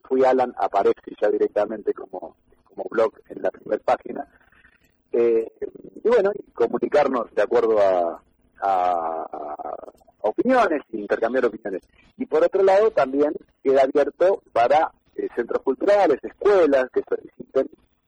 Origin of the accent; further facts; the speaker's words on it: Buenos Aires, Argentina; now in Unquillo, Argentina; No, yo soy de Buenos Aires, vivo acá en Córdoba desde hace 15 años.